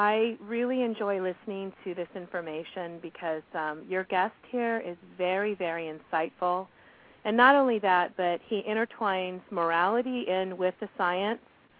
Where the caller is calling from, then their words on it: California, United States; I'm calling from California.